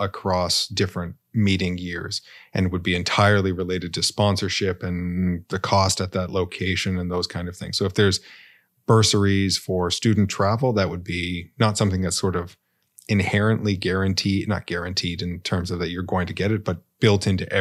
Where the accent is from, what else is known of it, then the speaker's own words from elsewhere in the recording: Canada; I mean, as a Canadian citizen, I can call him up.